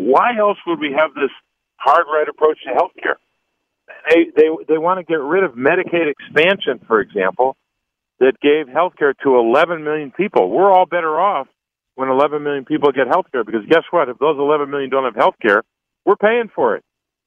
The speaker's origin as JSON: {"language": "English", "region": "Pennsylvania", "country": "United States", "tie": "born or raised there", "said": "Look, I grew up in Pennsylvania in politics."}